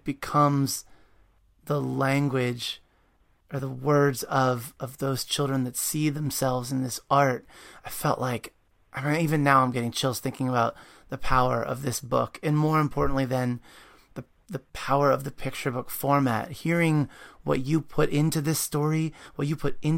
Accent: Maryland, United States; We were talking about how we're both from Maryland.

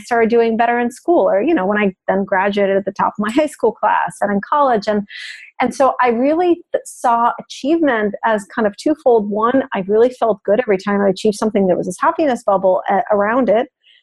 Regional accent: Russia; moved away; I'm happy to talk about my background. I grew up in Russia

